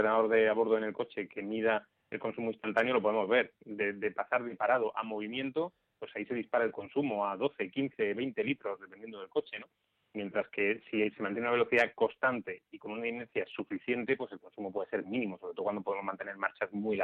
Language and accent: Spanish; Granada, Andalusia, Spain; yo que soy de Granada, por ejemplo, que es una ciudad pequeñita, también con calles pequeñas